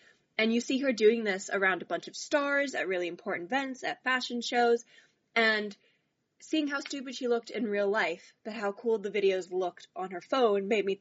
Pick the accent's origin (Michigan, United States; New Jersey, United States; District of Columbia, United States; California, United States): District of Columbia, United States; Washington; now in London, United Kingdom; I'm originally from Washington, D.C., and right now I live in London.